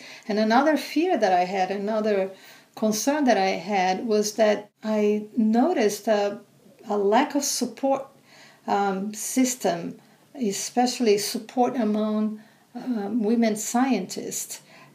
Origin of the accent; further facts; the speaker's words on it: Brazil; growing up in Brazil, where I'm from, during a time of extraordinary changes and a very fast pace of environmental degradation.